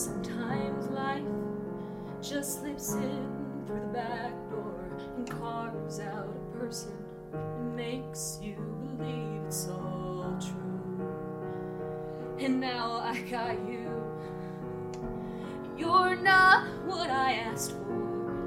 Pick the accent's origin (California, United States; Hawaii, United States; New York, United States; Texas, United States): Texas, United States; Plano; I grew up in mainly Plano, I would say. My school was in Addison. I have divorced parents. And my mom was in Addison and my dad was in Plano. As a young kid, we were in Plano